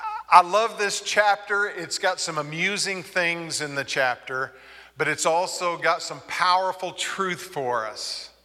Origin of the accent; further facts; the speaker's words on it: Texas, United States; And most of you know that I grew up in Texas. I have a mother that loves Westerns.